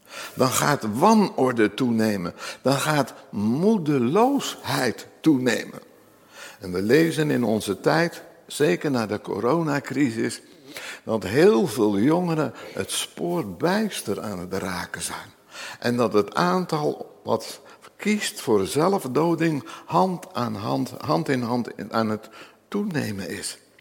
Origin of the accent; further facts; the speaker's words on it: Nunspeet, Gelderland, Netherlands; En ik ben oorspronkelijk afkomstig uit Nunspeet, dus ik kan erover meepraten.